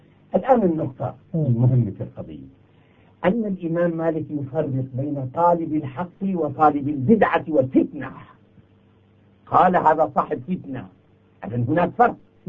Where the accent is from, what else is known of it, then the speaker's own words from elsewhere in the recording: Syria; نحن أقول لك نحن أمر بسيط أنا شامي